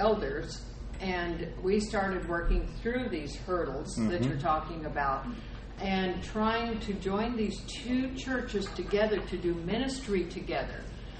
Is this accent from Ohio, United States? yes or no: no; Carlsbad, New Mexico, United States; we're from Carlsbad, New Mexico, and our church was dwindling.